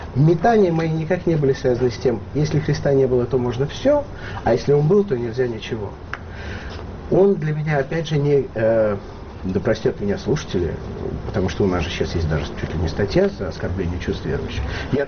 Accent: Armenia; Я армянин, радиоведущий. Я иначе не могу.

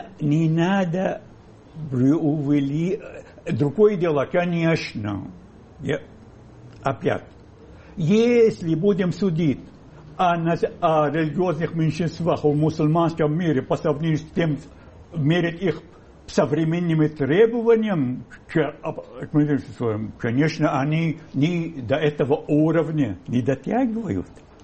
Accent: Syria; Я родом из Сирии.

